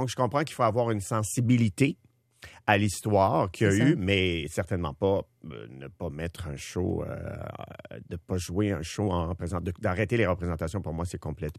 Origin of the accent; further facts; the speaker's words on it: Quebec, Canada; accent: Quebec; Et il m'a enlevé mon accent français, parce que j'avais un accent québécois en anglais.